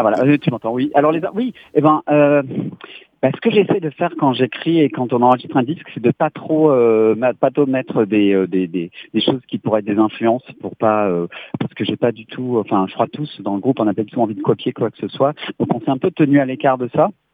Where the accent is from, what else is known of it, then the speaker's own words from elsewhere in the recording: France; Mais j'ai grandi en France et donc je suis beaucoup allé aux États-Unis avant le Covid en fait.